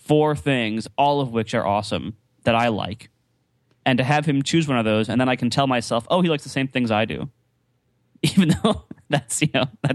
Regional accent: Columbus, Ohio, United States; And you know, I'm from Columbus, Ohio, and Columbus does not have any pro teams of any sports that matter in this country.

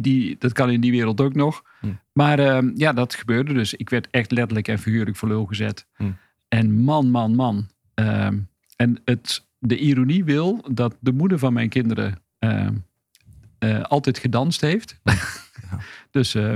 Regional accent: Hedel, Gelderland, Netherlands; born there; ik ben geboren in Hedel. Nou ja, iedereen maakt fouten, maar ik ben in Hedel geboren.

